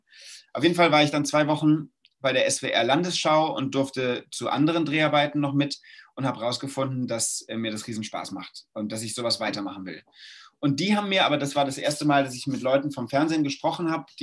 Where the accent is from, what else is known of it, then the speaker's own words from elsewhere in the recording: Mainz, Rhineland-Palatinate, Germany; Ich komme aus Mainz und war Fan von Mainz 05